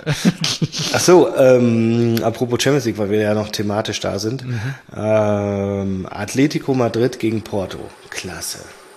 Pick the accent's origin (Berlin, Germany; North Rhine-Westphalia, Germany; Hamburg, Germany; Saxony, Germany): North Rhine-Westphalia, Germany; Cologne; also wir sind Kölner und ihr nicht